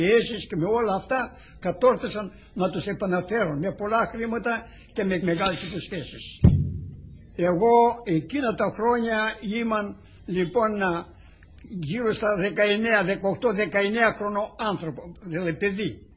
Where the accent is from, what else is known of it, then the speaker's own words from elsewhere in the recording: Neochorouda, Central Macedonia, Greece; born there; Εγώ μένω σε, γεννήθηκα σε Νεοχωρούδα το 1891. Λοιπόν, τότε ο πατέρας μου ήταν ιερεύς.